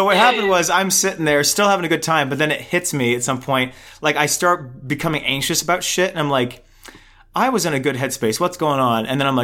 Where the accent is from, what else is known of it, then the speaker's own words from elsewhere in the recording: Puerto Rico; my home country of Puerto Rico